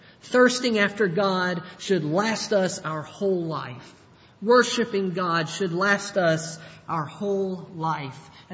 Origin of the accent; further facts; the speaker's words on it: Nashville, Tennessee, United States; the congregation that I grew up in Nashville